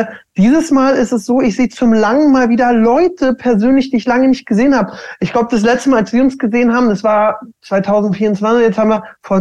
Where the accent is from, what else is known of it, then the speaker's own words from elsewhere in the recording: Berlin, Germany; ich bin Berliner. Ich kann ganz anders reden, wenn du willst.